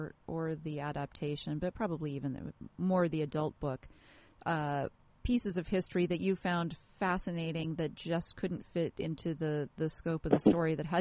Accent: Seattle, Washington, United States; I'm from Seattle, so

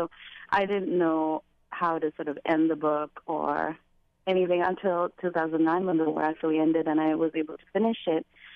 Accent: Nigeria; now in United States; I reconnected with a Sri Lankan friend of mine who we grew up together in Nigeria. And she had moved back to Sri Lanka when I moved to America.

